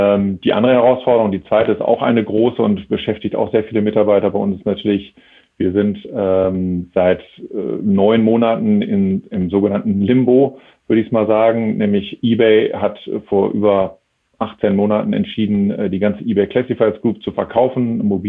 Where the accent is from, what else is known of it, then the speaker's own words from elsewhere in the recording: Essen, North Rhine-Westphalia, Germany; Ich bin gebürtiger Essener, bin also aufgewachsen im schönen Ruhrgebiet, vermisse das auch immer noch ein bisschen.